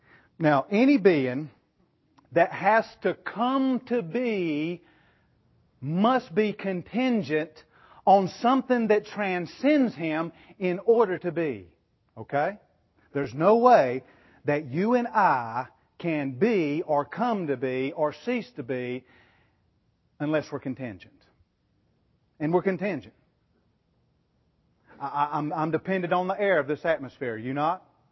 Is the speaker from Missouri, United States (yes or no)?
no; North Carolina, United States; I'm from the mountains of North Carolina. You couldn't tell it from my accent, but I really am.